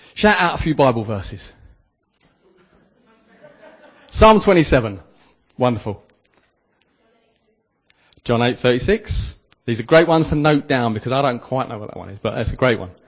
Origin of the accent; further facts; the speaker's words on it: United Kingdom; Hang on, we're British. We love being anxious about things. We queue up to be anxious.